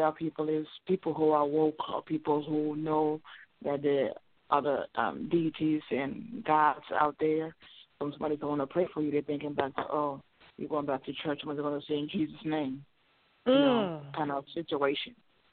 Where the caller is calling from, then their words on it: Baltimore, Maryland, United States; I'm calling from Baltimore, Maryland.